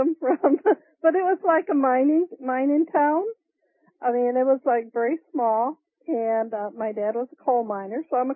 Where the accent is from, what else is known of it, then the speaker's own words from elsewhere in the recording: Virginia, United States; moved away as an adult; now in Ohio, United States; Well, I'm a lady that was born and raised in Virginia. We moved to Ohio when I was 18. My whole family did.